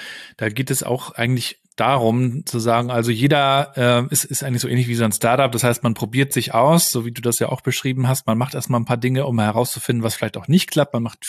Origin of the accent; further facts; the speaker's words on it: Warnemünde, Mecklenburg-Vorpommern, Germany; Warnemünde, das ist der Ort von Rostock, wo ich aufgewachsen bin, mittlerweile sehr, kaum noch Familien, ja, sehr extrem touristisch